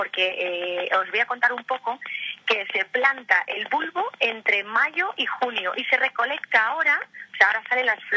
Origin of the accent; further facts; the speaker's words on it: Castilla-La Mancha, Spain; promover mis productos como buena manchega que soy